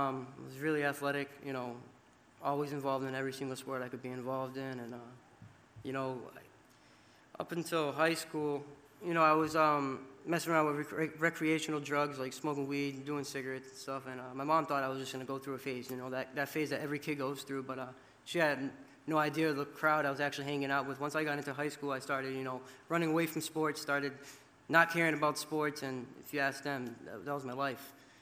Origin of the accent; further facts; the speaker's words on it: Fitchburg, Massachusetts, United States; I'm 22 years old, and I'm from Fitchburg, Massachusetts.